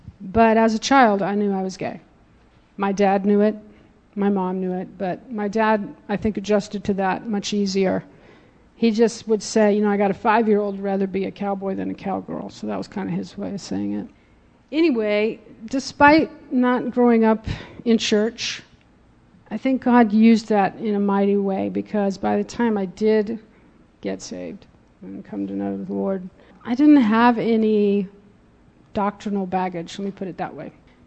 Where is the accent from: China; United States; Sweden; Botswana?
United States; Clearwater, Florida; Cool thing was, I grew up in Clearwater, Florida, just so you all know I'm from that area.